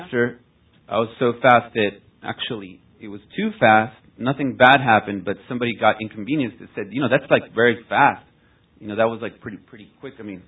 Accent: Florida, United States; I'm from South Florida.

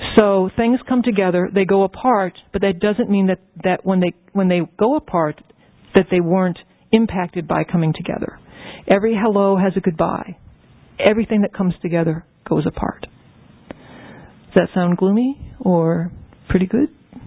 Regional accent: New Orleans, Louisiana, United States; So I'm from New Orleans, and I used to drive there, man, like 3 or 4 times a year.

